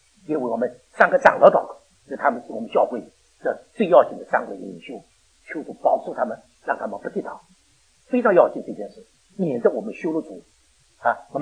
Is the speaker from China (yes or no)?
yes; Shanghai, China; 我们上海人叫把这个瘟神送走了，瘟神啊，我不晓得上海话你听得懂吧？